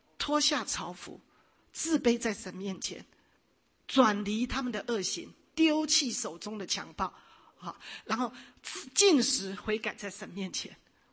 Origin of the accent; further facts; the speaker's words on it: China; 人还是吃得起嘛，我们中国人都爱吃嘛，总是吃得起